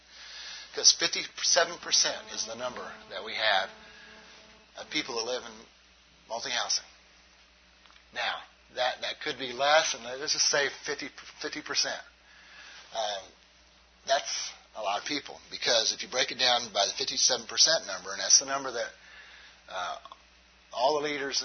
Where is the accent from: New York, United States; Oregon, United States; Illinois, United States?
Illinois, United States; Now, I'm from Southern Illinois, and I say both.